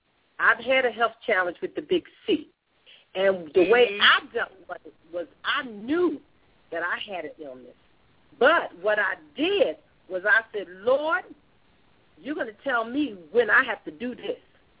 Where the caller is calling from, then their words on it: Georgia, United States; I'm calling from Georgia.